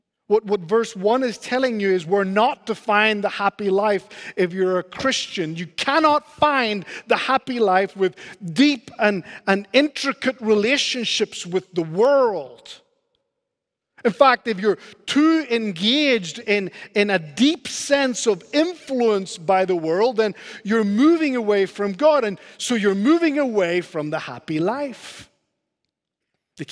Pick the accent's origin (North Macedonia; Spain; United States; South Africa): Spain; Canary Islands; I grew up in Spain, as many of you know, in the Canary Islands.